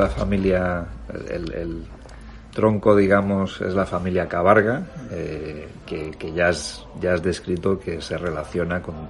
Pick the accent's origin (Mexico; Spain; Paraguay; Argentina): Spain; Madrid, Community of Madrid; yo soy el madrileño de padres cántabros